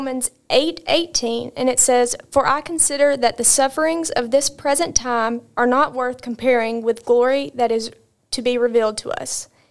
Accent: Sylacauga, Alabama, United States; now in Jasper, United States; I am from Sylacauga, Alabama. I'm 22 years old, graduated from Sylacauga High School. It's my hometown. I don't live in Sylacauga anymore

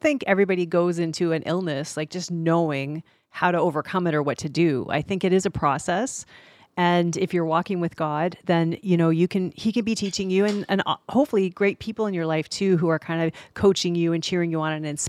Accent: Canada; because I'm Canadian.

